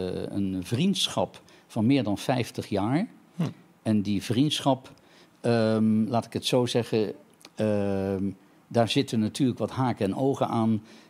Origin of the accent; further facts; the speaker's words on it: Geldrop, North Brabant, Netherlands; now in Haarlem, Netherlands; Ik ben geboren in Geldrop. Wij fietsten naar Eindhoven.